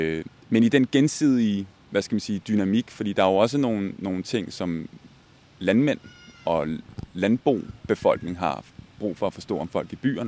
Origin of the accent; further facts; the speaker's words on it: Copenhagen, Capital Region of Denmark, Denmark; Han er vestjyde, jeg er københavner.